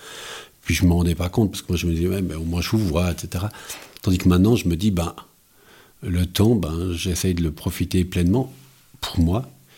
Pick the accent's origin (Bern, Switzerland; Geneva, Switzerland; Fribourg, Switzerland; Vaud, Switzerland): Vaud, Switzerland; Lausanne; Déjà parce que moi, je viens de Lausanne.